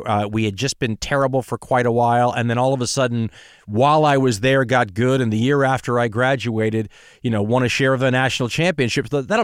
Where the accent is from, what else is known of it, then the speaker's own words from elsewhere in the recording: California, United States; I'm from Southern California.